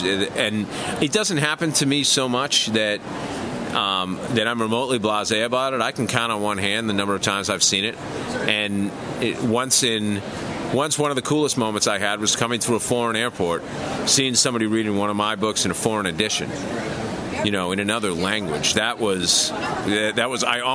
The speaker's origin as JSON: {"language": "English", "town": "Boston", "region": "Massachusetts", "country": "United States", "tie": "born or raised there", "said": "It's one of those events that if you're a kid growing up in Boston, you constantly hear about it."}